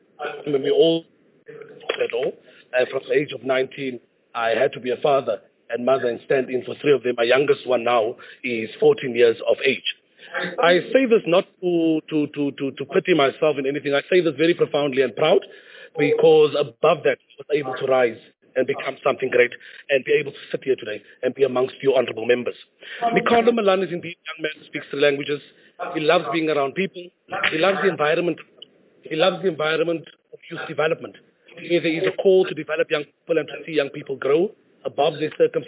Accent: Atlantis, Western Cape, South Africa; I then moved and my life took me to Atlantis, where I grew up in Atlantis as a young man, still attending high school at that side of the world.

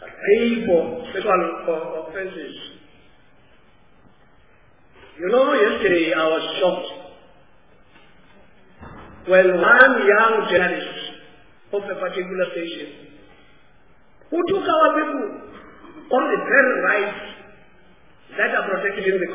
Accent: Kenya; I am from Kenya this morning.

